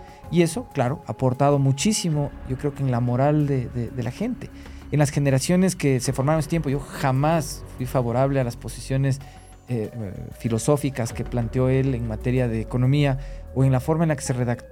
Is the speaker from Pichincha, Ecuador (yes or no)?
yes; Quito, Pichincha, Ecuador; A mí, como quiteño, me enchiva